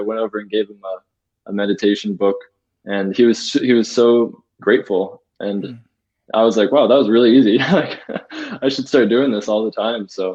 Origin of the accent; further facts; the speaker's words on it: North Carolina, United States; also born or lived in California; I was born in California and raised in North Carolina and went to school in Denver.